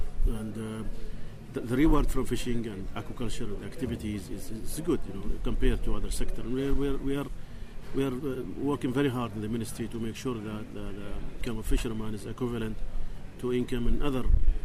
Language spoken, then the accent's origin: English; Oman; I'm from the Sultanate of Oman.